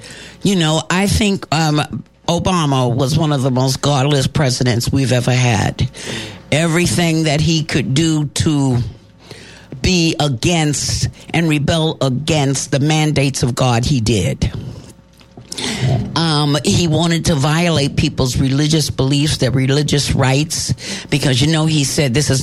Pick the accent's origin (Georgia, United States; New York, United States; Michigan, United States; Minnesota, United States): New York, United States; But you know what? I'm from New York